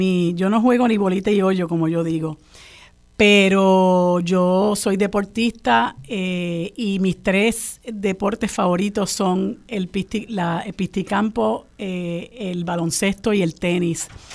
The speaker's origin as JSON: {"language": "Spanish", "country": "Puerto Rico", "said": "Pero eso es algo muy significativo para nosotros como puertorriqueños y puertorriqueñas"}